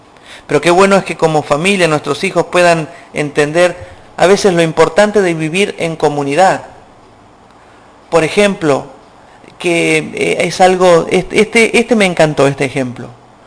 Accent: Santa Fe, Argentina; Yo soy oriundo de Santa Fe

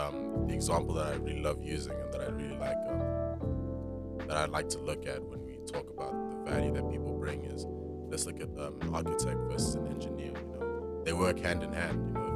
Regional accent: South Africa; I'm a South African as well, man.

